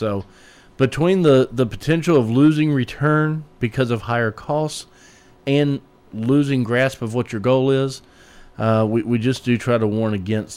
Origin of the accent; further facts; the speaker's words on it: Atlanta, Georgia, United States; You know, I'm a Braves man. I came from Atlanta.